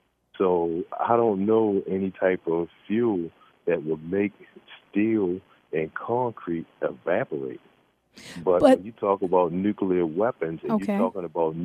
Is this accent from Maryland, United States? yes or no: yes; Baltimore, Maryland, United States; Now, I'm from East Baltimore, and I'm from Woodlawn.